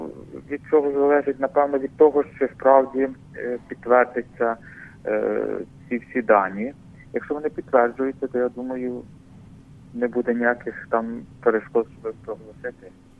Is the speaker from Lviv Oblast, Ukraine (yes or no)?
yes; Lviv Oblast, Ukraine; я сам також з Львівщини родом. І навіть з одного району, в якому жив, народився митрополит Андрей Роман Шептицький, прізвище Яворівського району.